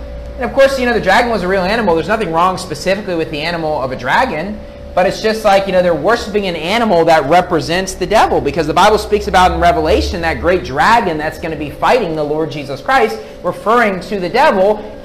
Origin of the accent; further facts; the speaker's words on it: West Virginia, United States; It always is in Kentucky or my home state of West Virginia. Now, I grew up in the north part of West Virginia.